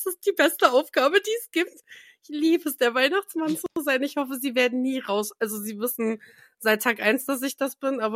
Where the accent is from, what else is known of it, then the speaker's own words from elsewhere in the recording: Saxony-Anhalt, Germany; now in Munich, Germany; ich komme ja eigentlich nicht aus Bayern. Ich komme ja aus Sachsen-Anhalt